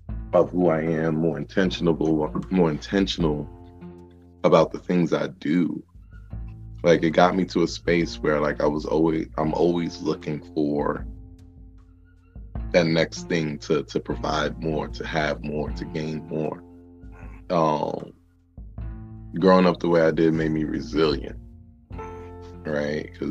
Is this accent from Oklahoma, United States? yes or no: no; Brooklyn, New York, United States; also born or lived in Portsmouth, Virginia; I'm from Brooklyn. Now, see, I was born and raised for the most part here, but I did spend a good chunk of time down south, Portsmouth, Vir